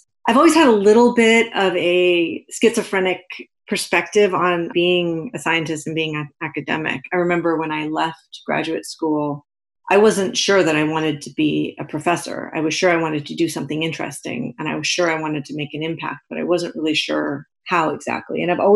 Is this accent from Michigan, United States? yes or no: no; Malibu, California, United States; I grew up in the Malibu Mountains, sort of in the middle of nowhere. My parents were hippies.